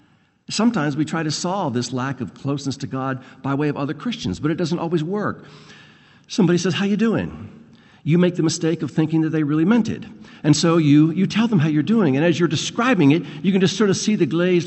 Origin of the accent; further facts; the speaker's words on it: Pennsylvania, United States; "Oh, I'm from Pennsylvania." "Oh, you're a long way from home.